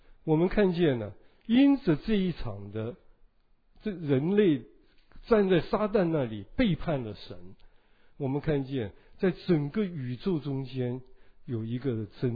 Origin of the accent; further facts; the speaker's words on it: China; 今天呢我们中国人都不喜欢从军，对不对啊？